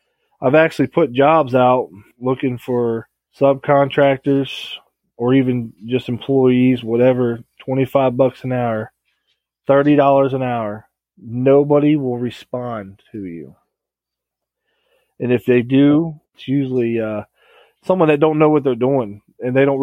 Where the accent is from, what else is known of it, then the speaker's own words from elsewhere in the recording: Goshen, Ohio, United States; Yeah, we actually had a tornado come right through my hometown here. Goshen, Ohio was